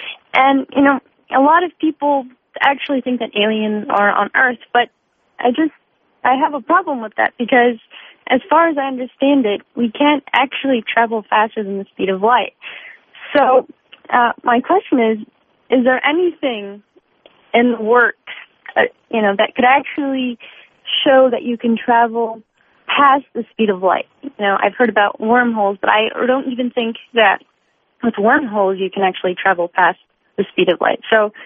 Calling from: Los Angeles, California, United States; I'm calling from Los Angeles

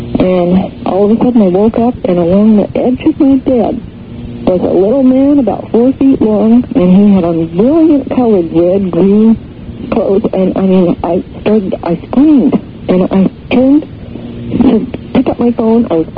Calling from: Santa Clara, California, United States; Santa Clara.

